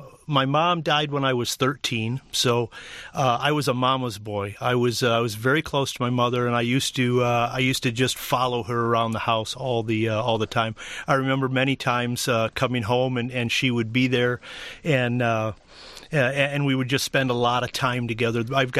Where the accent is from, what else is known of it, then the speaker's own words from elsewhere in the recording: Lake Orion, Michigan, United States; I grew up in Lake Orion. We moved there on my fourth birthday in 1968. So I grew up right on the lake